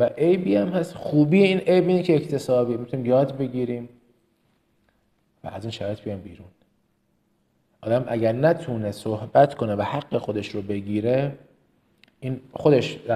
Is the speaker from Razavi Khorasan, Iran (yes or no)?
no; Kerman, Iran; accent: Kermani; من کرمانی هم افتخار میکنم بهش.